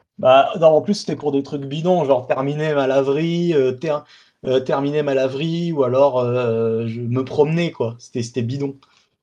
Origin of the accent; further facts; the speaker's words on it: Bordeaux, Nouvelle-Aquitaine, France; Moi je suis bordelais.